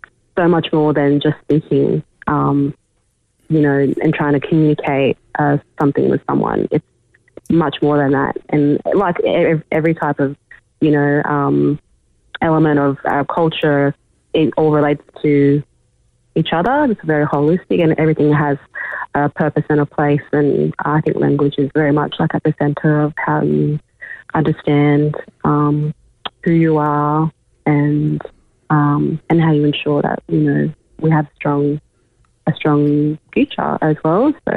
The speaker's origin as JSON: {"language": "English", "town": "Grafton", "region": "New South Wales", "country": "Australia", "said": "I'm also a descendant of the Nagi people in the Torres Strait Islands as well. But I'm pretty much a freshwater woman from Grafton and Coffs Harbour area."}